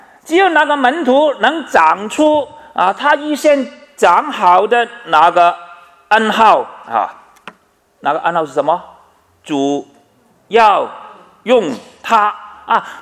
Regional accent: China; 我们中国人呢，都有句，有个人讲的说话

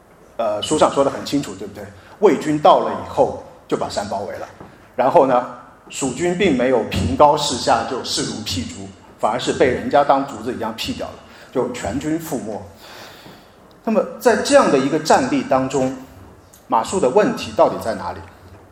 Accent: China; 就是我们大陆人经常会说的

